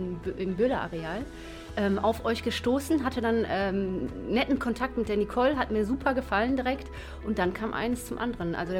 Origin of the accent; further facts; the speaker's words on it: Düsseldorf, North Rhine-Westphalia, Germany; Ich bin 38 Jahre jung. Ich komme hier aus Düsseldorf.